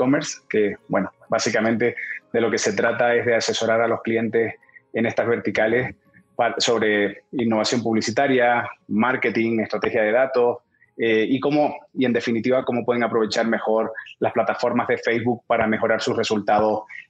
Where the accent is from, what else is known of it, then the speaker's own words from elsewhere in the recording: Spain; a pesar del acento que tengo, soy español, aunque nadie lo podría determinar por mi acento. Y pues como cualquier persona de provincias, creo que tengo una trayectoria similar de que se va a la capital, en este caso de Madrid, a estudiar.